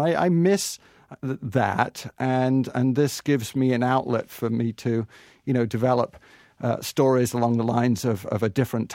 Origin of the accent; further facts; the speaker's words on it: England, United Kingdom; moved away as an adult; now in United States; so actually, I found my way here from England. I came here in the early 90s